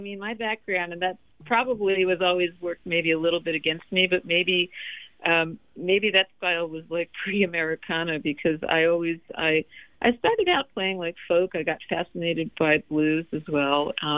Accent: New York, United States; also born or lived in Long Island / Hong Kong; I was born in New York on Long Island, didn't live there very long. We moved upstate to the lower Hudson Valley. And then when I was a kid, we moved over to Hong Kong for about 3 years.

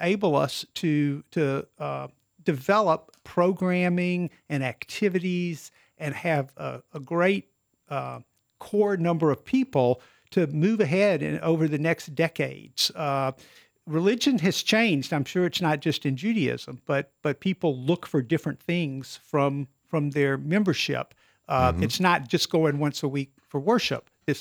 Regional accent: South Carolina, United States; And I'm from South Carolina originally.

